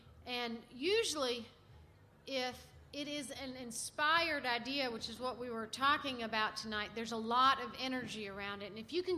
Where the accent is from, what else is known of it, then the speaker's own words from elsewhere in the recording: the South, United States; accent: southern; I know it's hard to understand my southern accent.